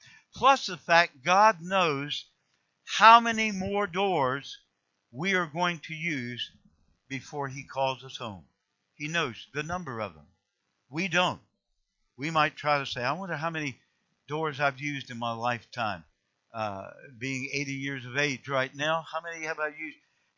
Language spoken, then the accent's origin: English; Roanoke, Virginia, United States; born there; My dad showed me that house that I was born in Roanoke.